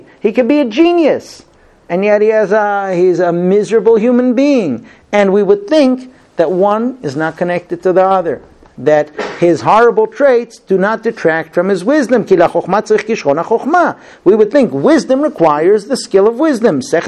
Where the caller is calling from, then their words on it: Israel; I call, I get the secretary, I say, look, I'm calling from Israel, I'd like to talk to this doctor.